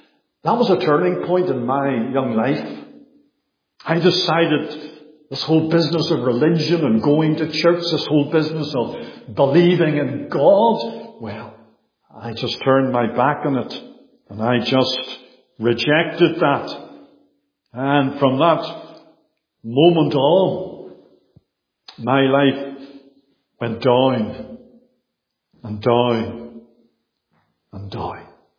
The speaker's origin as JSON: {"language": "English", "town": "Bangor", "country": "United Kingdom", "tie": "born or raised there", "said": "We were walking along the seafront in my hometown of Bangor. Lovely marina there."}